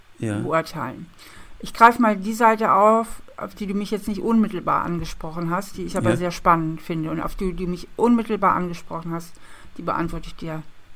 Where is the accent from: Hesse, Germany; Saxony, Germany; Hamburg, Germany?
Hamburg, Germany; Ich bin in Hamburg aufgewachsen.